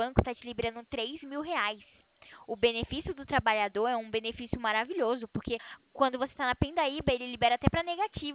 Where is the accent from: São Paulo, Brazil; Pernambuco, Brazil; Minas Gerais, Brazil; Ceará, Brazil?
Ceará, Brazil; Fortaleza; Não, pra ser sincero, eu sou de Fortaleza, Ceará.